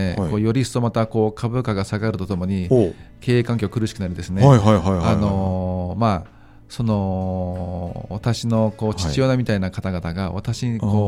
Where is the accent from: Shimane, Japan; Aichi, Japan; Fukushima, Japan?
Aichi, Japan; Nagoya; 私名古屋出身って言ったんですけども、こう証券会社が潰れた以降はですね、はい、東京に一人でこう行くんですね。